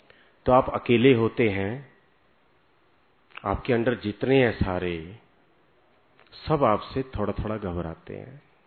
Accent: Delhi, India; आपको पता है मैं दिल्ली से हूं

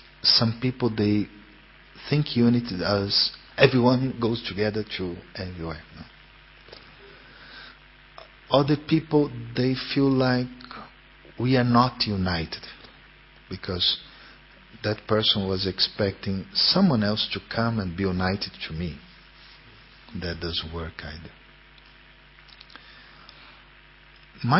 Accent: São Paulo, Brazil; English is a second language; I'm from one city, São Paulo. I was born in Brazil. And São Paulo is like everything.

